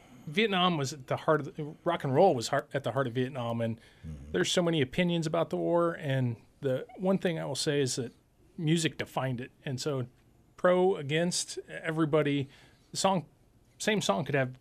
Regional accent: Colorado, United States; my wife's from Iowa, and I'm from Colorado, so we're splitting the distance between the grandparents.

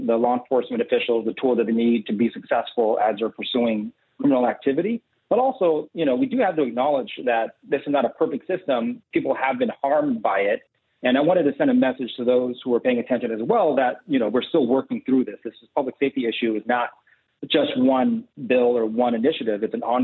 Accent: Seattle, Washington, United States; Well, I'm from Seattle.

